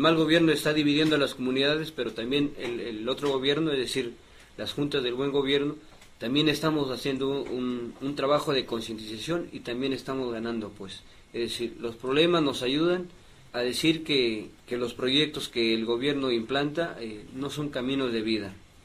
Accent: Mexico; nosotros siendo indígenas, que hablamos el tzeltal, el tzotzil, el tojolabal, decirles que también somos mexicanos

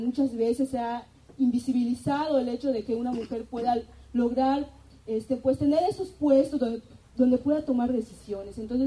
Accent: Peto, Yucatán, Mexico; Creo que es el lugar de donde vengo, de Peto, Yucatán.

